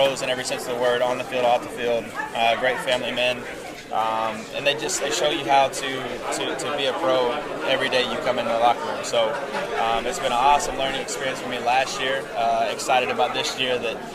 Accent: Texas, United States; I'm from Texas

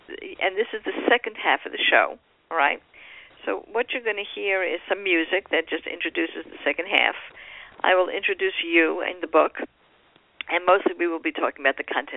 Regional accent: New York, United States; I'm personally a New Yorker, I think like you.

